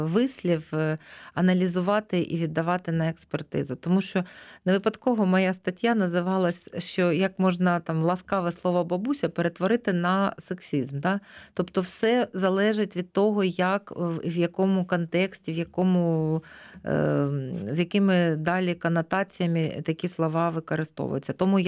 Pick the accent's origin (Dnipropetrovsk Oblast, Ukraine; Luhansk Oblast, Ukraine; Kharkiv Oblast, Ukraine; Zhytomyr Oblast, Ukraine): Kharkiv Oblast, Ukraine; Ви мій земляк, я також з Харківщини.